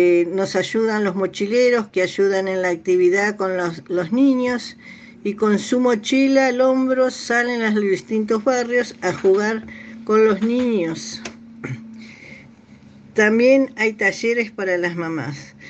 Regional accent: Santo Tomé, Corrientes, Argentina; de Santo Tomé, Corrientes.

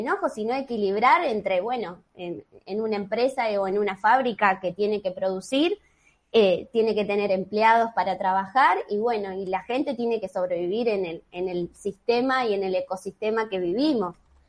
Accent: San Nicolás de los Arroyos, Buenos Aires Province, Argentina; nací acá en San Nicolás, En mi familia también es de acá, de la ciudad. Mis abuelos vinieron de Entre Ríos, mis abuelos paternos

